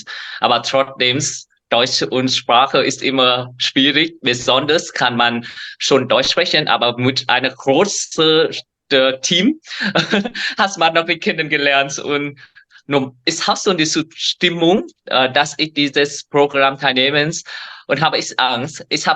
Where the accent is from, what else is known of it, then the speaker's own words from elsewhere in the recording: Vietnam; German is a second language; Weil ich war in Vietnam ausgewacht. Ich weiß, wie ist mein Heimat.